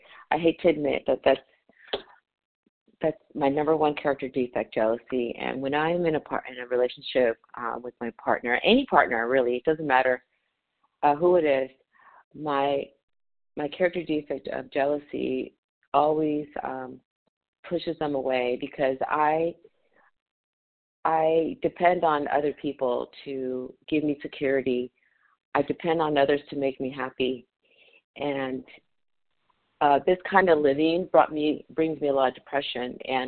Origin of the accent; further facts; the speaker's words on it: Los Angeles, California, United States; from Los Angeles, recovered compulsive overeater.